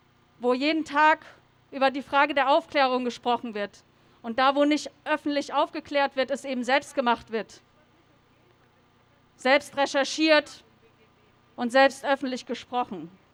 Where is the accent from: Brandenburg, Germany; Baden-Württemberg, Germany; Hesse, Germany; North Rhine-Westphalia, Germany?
Hesse, Germany; Hanau; Ich bin aus Hanau